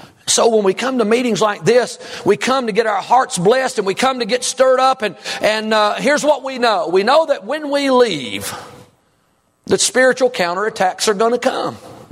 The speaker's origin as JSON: {"language": "English", "region": "Kentucky", "country": "United States", "tie": "born or raised there", "said": "I remember growing up in South Central Kentucky, and it was all farmland, and we didn't own a farm, but in the summers we could be hired out to work"}